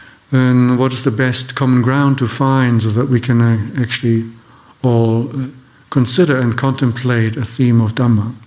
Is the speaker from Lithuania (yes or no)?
no; Switzerland; first language German; English is a second language; now in United States; And I feel very much connected with the environment in German part of Switzerland. That's my native language also, so all the teaching and so forth happens there, or most of it, not all of it, happens in German. And so I want to return